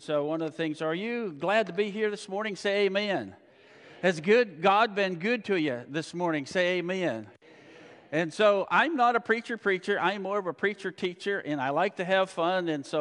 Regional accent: Pennsylvania, United States; I grew up in Pennsylvania with a very, very poor self-image.

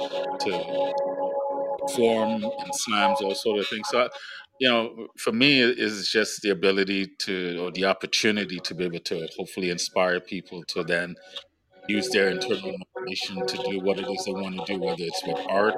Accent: Brooklyn, New York, United States; also born or lived in Trinidad and Tobago / Los Angeles / Washington, D.C. / Toronto; I was born in Trinidad and Tobago, grew up in Brooklyn, New York, and I've been in Los Angeles, D.C., and for the majority of my younger adult life, I've been in Toronto.

